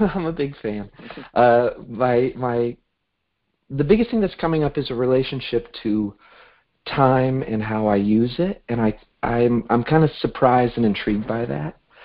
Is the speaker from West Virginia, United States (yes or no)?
no; Brooklyn, New York, United States; I'm from Brooklyn.